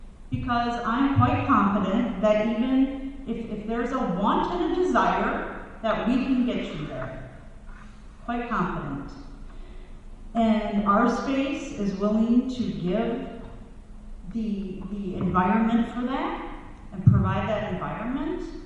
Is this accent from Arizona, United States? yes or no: no; Monroe, Wisconsin, United States; now in Milwaukee, United States; So I'm from Monroe, Wisconsin. I've only been in Milwaukee a year.